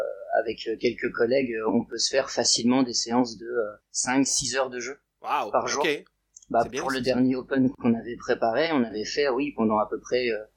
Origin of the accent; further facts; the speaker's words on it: Brest, Brittany, France; Alors, moi, je suis originaire normalement de Brest, pas très loin de Quimper, à une heure.